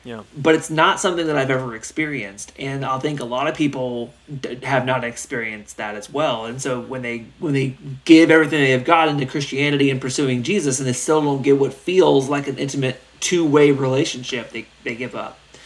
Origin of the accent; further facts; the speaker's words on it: Tennessee, United States; It's my Southern background. I'm from Tennessee. Y'all's. We use the y'all.